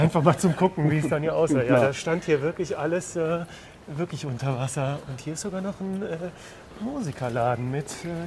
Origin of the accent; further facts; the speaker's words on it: Cologne, North Rhine-Westphalia, Germany; born there; als gebürtiger Kölner, der ich bin